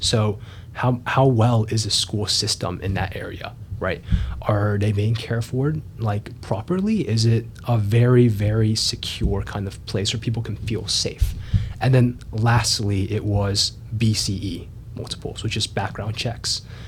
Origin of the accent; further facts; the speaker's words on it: Fayetteville, North Carolina, United States; maybe in some places in North Carolina, like even my hometown, Fayetteville, they're definitely not a safe place.